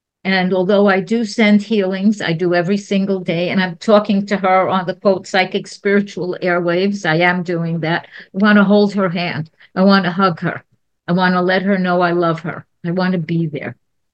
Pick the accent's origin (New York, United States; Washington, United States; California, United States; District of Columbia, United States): New York, United States; I am from New York originally.